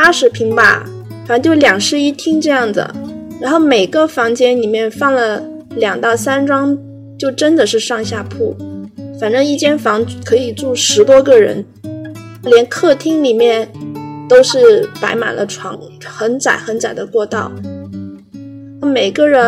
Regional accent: Yunnan, China; 35岁，我来自于云南，目前的工作呢是一个体制内的工作人员。2008年的时候，我在山东念大学，

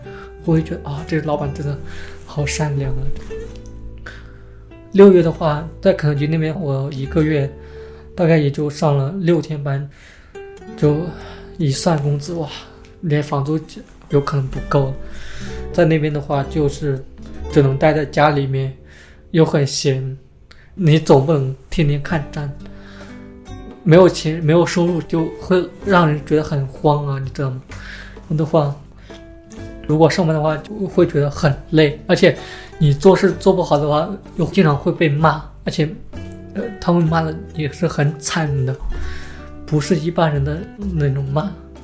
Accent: northern China, China; 作为一个北方人来说，会觉得特别的想家，就特别想吃那种家乡那边的食物，因为我们家乡那边的话热干面会比较流行一点

